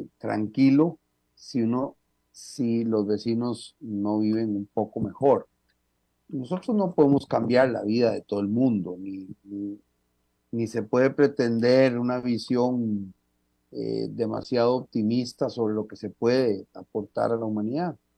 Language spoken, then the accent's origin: Spanish; Costa Rica; de saber que como ticos, sobre todo este mes que cumplimos el aniversario de nuestra independencia